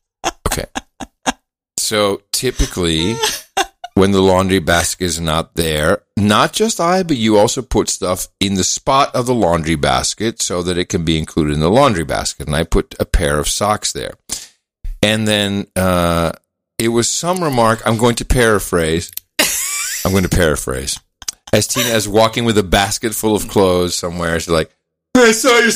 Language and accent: English; Netherlands; English is a second language; Because I growing up in Holland, you know, I grew up with my friends